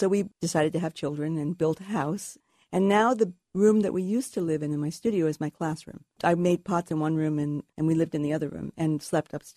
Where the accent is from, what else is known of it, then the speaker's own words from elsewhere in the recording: Washington, District of Columbia, United States; I was raised in Washington, D.C.